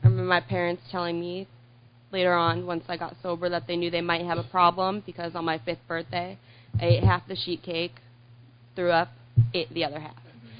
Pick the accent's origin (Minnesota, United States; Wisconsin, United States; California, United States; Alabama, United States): California, United States; I grew up in California, very good family.